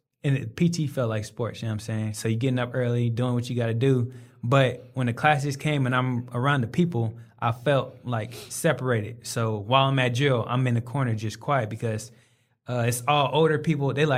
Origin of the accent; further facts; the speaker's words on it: Kansas City, Missouri, United States; Kansas City, Missouri. Okay. Home of the Chiefs.